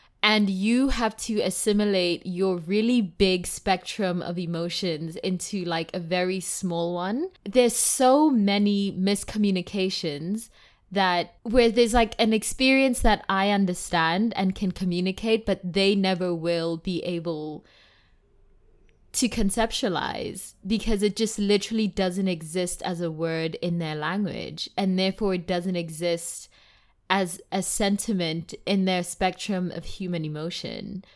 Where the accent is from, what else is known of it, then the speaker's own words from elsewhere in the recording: South Africa; as a South African, and, like, in South Africa, we have 11 different languages. And generally, if you're from Johannesburg, you either know, like, most or you can speak most of the languages. And so, like, for example, for me, I'm Tswana